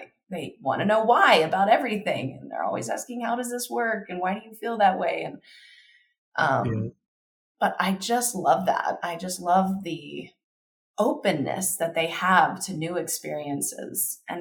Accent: Kentucky, United States; I grew up in Kentucky. So, you know, Buddhist principles are there, but certainly not as predominant as, you know, Christian practices.

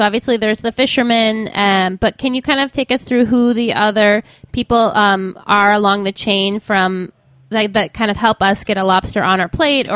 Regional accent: Midwest, United States; I know growing up in the Midwest, you know, if I went to a nicer grocery store

